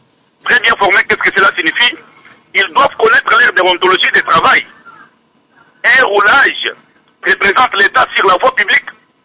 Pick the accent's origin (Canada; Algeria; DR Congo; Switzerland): DR Congo; ici chez nous, dans la République démocratique du Congo